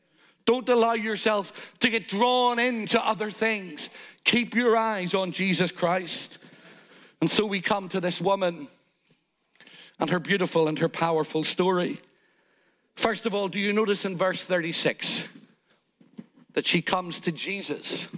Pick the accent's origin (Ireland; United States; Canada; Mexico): Ireland; now in London, United Kingdom; let me tell you loud and clear as an Irishman can be in London